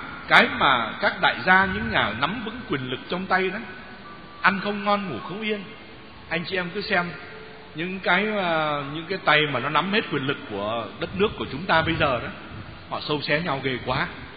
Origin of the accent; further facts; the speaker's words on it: Northern Vietnam, Vietnam; accent: Northern Vietnamese; Mà cái giọng tôi thì tôi mà nói đúng giọng Bắc thì ít người phát hiện ra là tôi là Bắc di cư